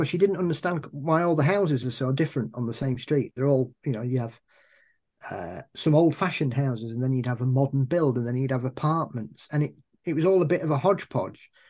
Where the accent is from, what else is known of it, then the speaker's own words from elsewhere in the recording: England, United Kingdom; things that 6 and 7 year olds growing up in England at that time probably weren't exposed to a lot